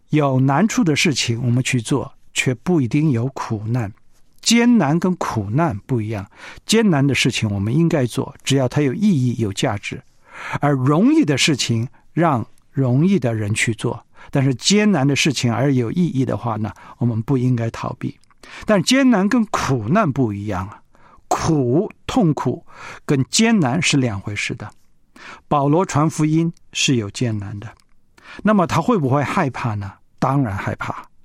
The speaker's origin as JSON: {"language": "Chinese", "country": "China", "said": "而一般的3楼、4楼、5楼的这样今天像我们中国人的小区"}